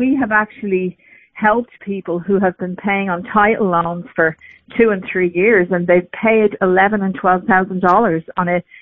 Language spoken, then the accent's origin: English; Ireland; accent: Irish; moved away; It's an Irish accent.